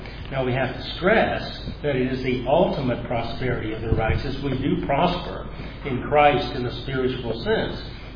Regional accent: United States; I think I've said before that as an American, I get two Thanksgivings

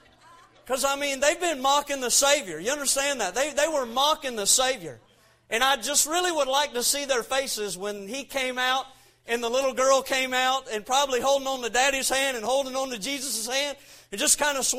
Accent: Florida, United States; I got Florida blood in me, man. I was born and raised in Florida.

